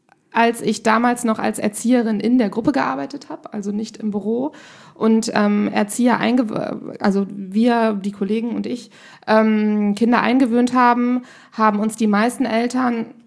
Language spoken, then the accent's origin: German; Rhineland, Germany; now in Hamburg, Germany; Nein, ich bin Rheinländerin, also wirklich mit dem Herzen auch und eigentlich noch irgendwie mit einem Fuß in der Heimat.